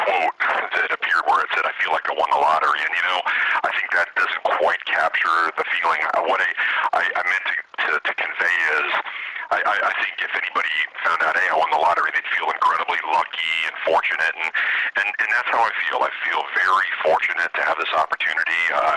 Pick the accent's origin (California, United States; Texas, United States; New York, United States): California, United States; Santa Rosa; also born or lived in Santa Maria; I was born in Santa Maria, and then before I even can remember, moved to Santa Rosa in Sonoma County and spent quite a few years in Sonoma County. Did a lot of growing up in Sonoma County.